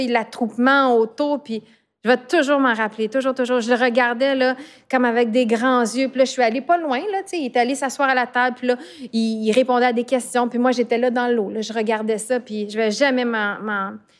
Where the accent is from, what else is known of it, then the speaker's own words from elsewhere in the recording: Montreal, Quebec, Canada; also born or lived in Tétroville; Même si je venais de Montréal-Nord, puis ensuite de Tétroville, puis que j'avais pas énormément de modèles d'Olympiens, Olympiennes de mon quartier